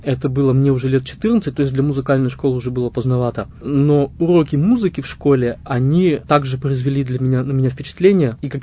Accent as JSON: {"language": "Russian", "town": "Yekaterinburg", "region": "Sverdlovsk Oblast", "country": "Russia", "tie": "born or raised there", "said": "Родился я в Екатеринбурге, точнее еще в Свердловске, потому что год был тогда 87-й."}